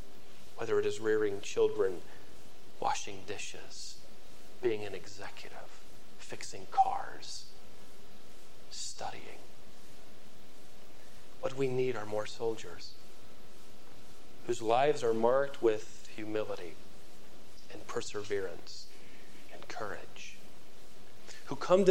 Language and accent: English; Norfolk, Virginia, United States; Growing up in Norfolk, Virginia, with all the other missionary kids, we used to run around the streets as my father worked with the military there.